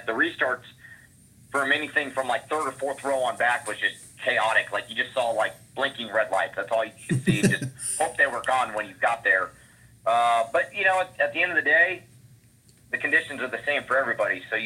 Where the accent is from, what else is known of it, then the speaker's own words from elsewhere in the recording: California, United States; And growing up in California and karting, I didn't even run a lot in the rain.